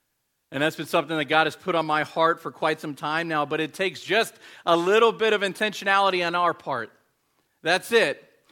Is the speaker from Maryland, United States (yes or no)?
yes; Bel Air, Maryland, United States; also born or lived in Houston, Texas / Louisiana; I was born in Houston, Texas. We moved down here to Maryland, or down to Maryland for a little bit, and then I was living in Louisiana, and then back to Maryland to where actually the house I grew up